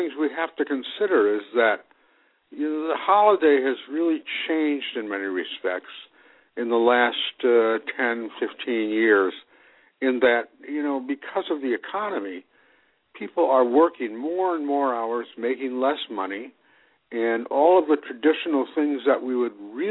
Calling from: Vermont, United States; from Vermont.

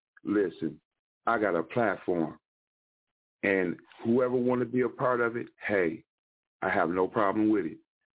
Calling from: Wisconsin, United States; Wisconsin.

